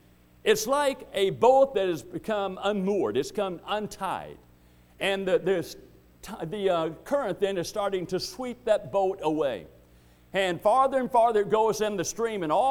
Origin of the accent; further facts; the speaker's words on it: United States; I grew up on the Tennessee River. I've been on that river. I love to be on that river.